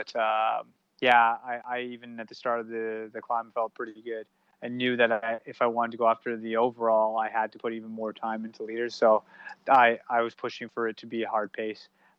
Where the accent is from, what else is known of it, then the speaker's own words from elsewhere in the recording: Canada; because I'm not from Europe. I'm from Canada. I don't know the roads as well as a lot of guys who have raced in Europe since they were kids.